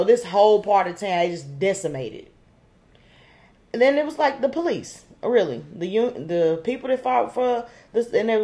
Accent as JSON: {"language": "English", "region": "Tennessee", "country": "United States", "said": "We're from Tennessee. So throw that out there."}